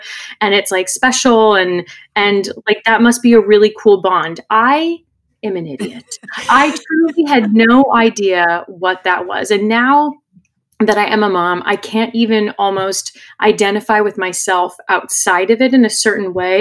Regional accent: California, United States; growing up in California, the state flower is a poppy. So I always loved seeing them. And so it was kind of like this special connection to my home state and just where I'm from and my roots.

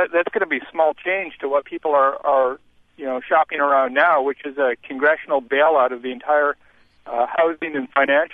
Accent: United States; And I'm an American. I'm a patriotic American.

